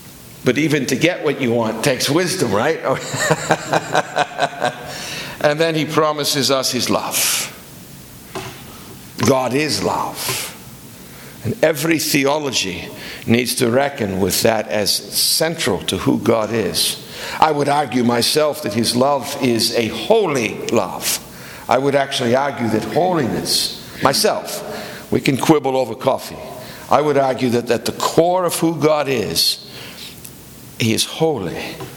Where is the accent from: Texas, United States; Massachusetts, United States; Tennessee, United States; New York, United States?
Massachusetts, United States; Boston; I'm a born and bred Bostonian. I'm of Welsh background.